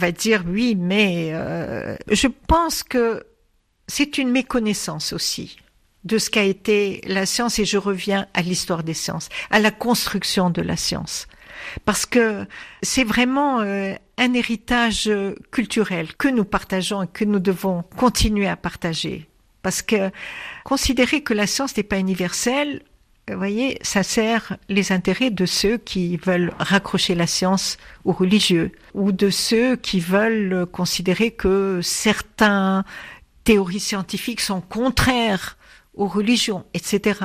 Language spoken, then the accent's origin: French; Tunisia; Et en tant que Tunisienne, j'ai eu l'occasion de travailler avec des collègues français